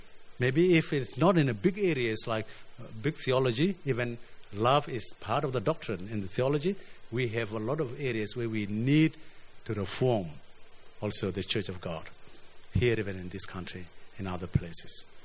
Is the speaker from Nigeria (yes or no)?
no; South Sudan; born there; I'm familiar with this pole because I was born in South Sudan.